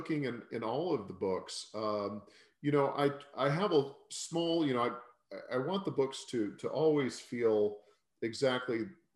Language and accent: English; the South, United States; I've gone back to Spencer drinking bourbon because I'm a Southerner and I like that connection.